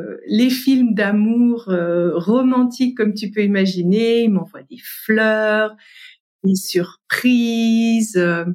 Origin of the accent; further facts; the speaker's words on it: France; now in Switzerland; ça faisait déjà un moment que j'étais en Suisse, je suis française à la base